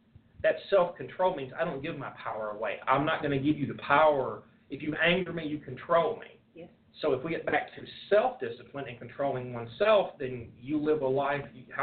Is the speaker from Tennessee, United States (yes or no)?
yes; Nashville, Tennessee, United States; Been studying martial arts my whole life, local, born and raised in Nashville, graduated from Strapper High School, class of 91, go Spartans.